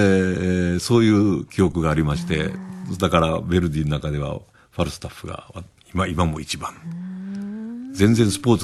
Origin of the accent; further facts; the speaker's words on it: Kyoto, Japan; 僕は京都の人間なんですけどね、はい、東京まで、夜行で出てきまして